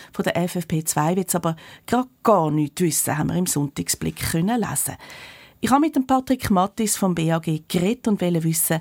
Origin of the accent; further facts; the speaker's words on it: Switzerland; sind wir Schweizer